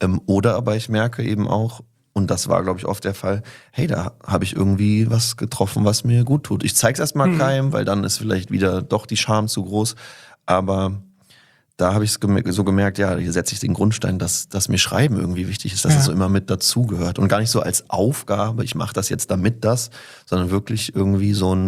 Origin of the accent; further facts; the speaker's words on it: Berlin, Germany; also wir sind relativ prekär in Kreuzberg aufgewachsen